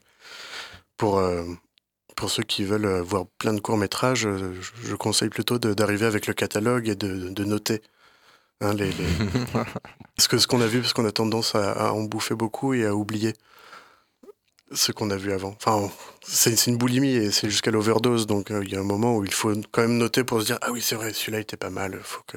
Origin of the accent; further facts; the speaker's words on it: Paris, Île-de-France, France; now in Brussels, Belgium; Non, je viens de Paris.